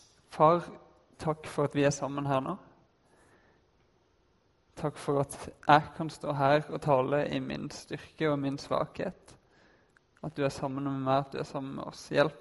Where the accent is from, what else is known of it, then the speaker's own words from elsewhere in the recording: Kristiansand, Agder, Norway; now in Oslo, Norway; Jeg er opprinnelig fra Kristiansand, som dere kanskje hører.